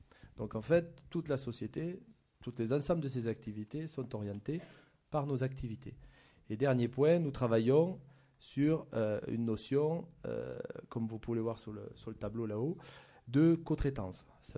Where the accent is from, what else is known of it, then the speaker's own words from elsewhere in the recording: Nouvelle-Aquitaine, France; Effectivement, mon accent va me trahir puisque vous voyez de suite que je suis basé dans les Landes.